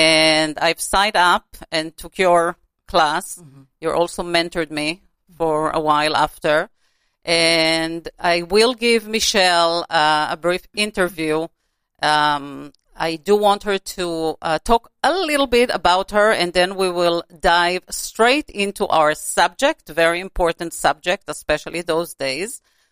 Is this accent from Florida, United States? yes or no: yes; Florida, United States; now in Los Angeles, United States; and I come from Florida, so I know what rain is.